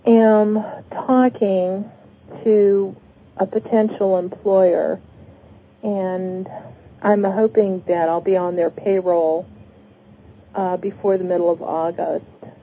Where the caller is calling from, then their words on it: Phoenix, Arizona, United States; I'm calling from Phoenix.